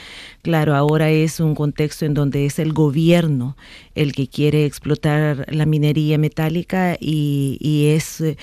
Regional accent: El Salvador; Nosotros en El Salvador hemos sido el único país en el mundo

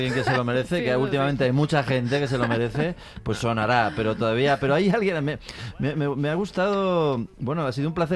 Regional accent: Burgos, Castile and León, Spain; Yo soy de Burgos y no hablo bien inglés, pero me habéis entendido.

